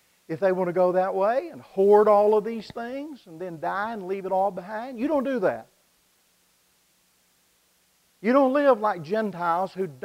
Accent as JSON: {"language": "English", "region": "Mississippi", "country": "United States", "tie": "born or raised there", "said": "For a little church where I grew up in Mississippi, church of about 70, 75"}